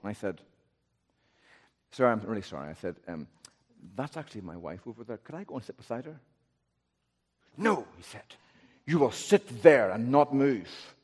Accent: Northern Ireland, United Kingdom; I'm from Northern Ireland. My accent's really hard.

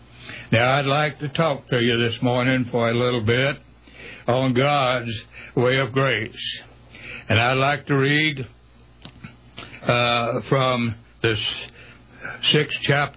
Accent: East Spencer, North Carolina, United States; from East Spencer, North Carolina

